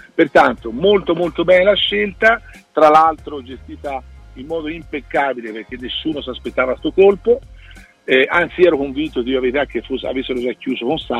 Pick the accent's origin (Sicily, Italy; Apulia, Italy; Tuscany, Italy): Tuscany, Italy; Empoli; born there; Io sono nato a Empoli